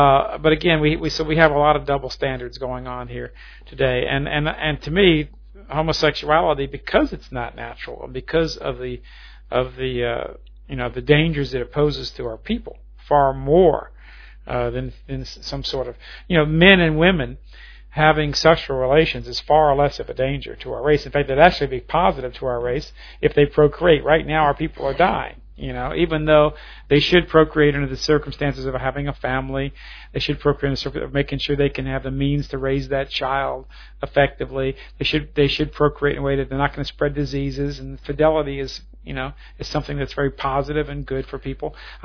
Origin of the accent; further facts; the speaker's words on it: New Orleans, Louisiana, United States; You know, I come from the city of New Orleans. I grew up in New Orleans. It's a very highly Catholic percentage of the white population.